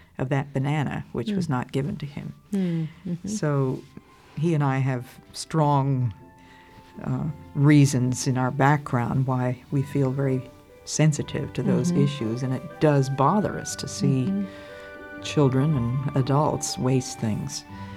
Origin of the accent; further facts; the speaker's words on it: United States; I grew up in the Depression, the Great Depression in the United States